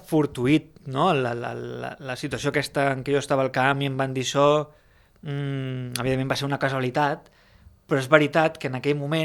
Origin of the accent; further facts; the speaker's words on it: Barcelona, Catalonia, Spain; born there; jo no soc de Porrera, i vaig néixer a Barcelona. El que és veritat que tinc família, per part de la família de mon pare, diguéssim, tinc avantpassats, besavis i rebesavis, que eren de Móra d'Ebre i de Pratdip.